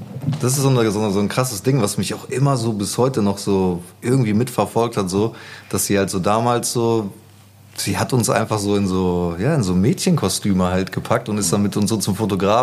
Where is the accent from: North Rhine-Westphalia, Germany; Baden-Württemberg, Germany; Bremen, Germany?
North Rhine-Westphalia, Germany; Gütersloh; Ich bin in Gütersloh geboren und da auch aufgewachsen. Also noch nicht mal genau in Gütersloh, sondern in so einem kleinen Vorort. Gütersloh-Isselhorst heißt der.